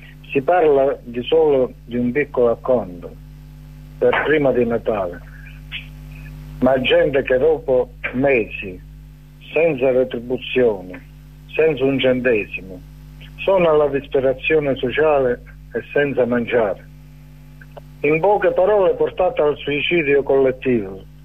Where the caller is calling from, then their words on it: Castrovillari, Calabria, Italy; Sono da Castrovillari e ci sono molti operai che purtroppo sono in mobilità